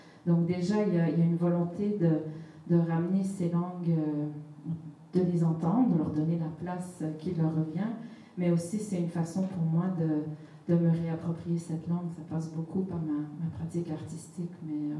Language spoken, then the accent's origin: French; Brittany, France; also born or lived in Outaouais, Canada; je suis Anishinaabe du côté de ma mère, mais je suis française du côté de mon père. J'ai grandi en partie dans le Finistère et dans l'Outaouais au Canada. Et j'ai passé beaucoup, beaucoup de temps en Amérique du Sud aussi.